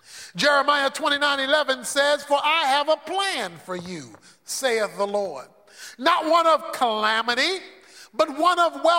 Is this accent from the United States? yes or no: yes; Baltimore, Maryland, United States; as a boy growing up in Baltimore, and that was regularly go on Sunday afternoon drives.